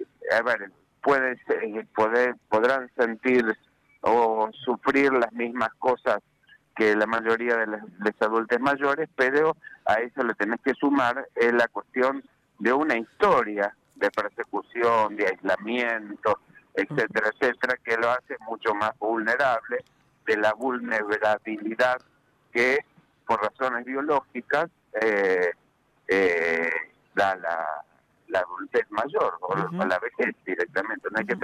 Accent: Rosario, Santa Fe, Argentina; Nosotros rosarinos, no somos rosarinos, pues somos santafesinos, fundamentalmente.

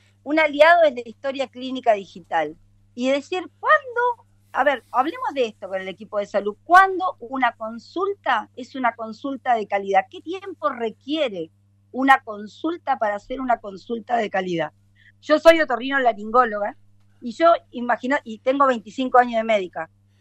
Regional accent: Río Turbio, Santa Cruz, Argentina; Yo soy de Santa Cruz, nacida en Río Turbio, capital argentina del carbón. Nosotros somos 5 hermanos, hijos de 2 docentes.

